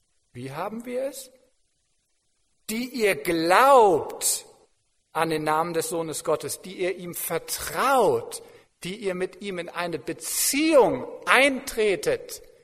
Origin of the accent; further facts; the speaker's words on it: Verden an der Aller, Lower Saxony, Germany; Ich kann mich nachher ins Auto setzen und kann zurückfahren nach Pferden an der Aller, meiner Heimatstadt